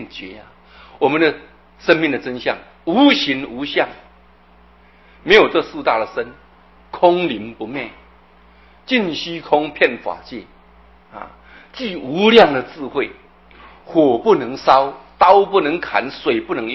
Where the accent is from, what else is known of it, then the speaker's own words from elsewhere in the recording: China; 我们中国人喜欢简单，所以就把这个菩提用菩这个字，萨埵用萨这两个字